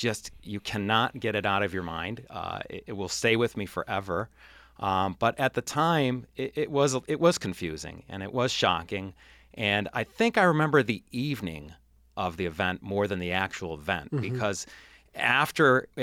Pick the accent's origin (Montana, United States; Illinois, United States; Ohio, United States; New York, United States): New York, United States; Webster; Well, I was born and raised in Webster here in Rochester, and I was a student at Schrader Junior High School at the time, ninth grade.